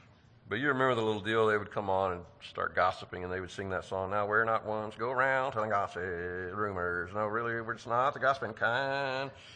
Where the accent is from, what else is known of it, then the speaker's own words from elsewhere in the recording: Longview, Texas, United States; I grew up in Longview area, and there's a college there